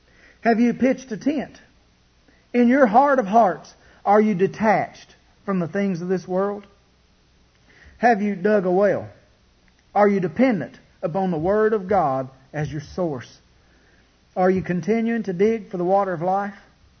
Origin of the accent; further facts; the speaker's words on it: Kentucky, United States; I grew up in Letcher County, Kentucky, and we got a little different way of saying things at times.